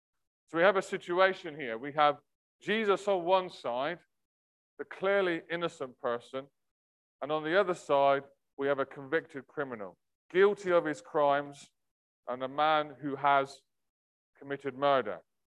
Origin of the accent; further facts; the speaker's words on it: England, United Kingdom; we're polite English people.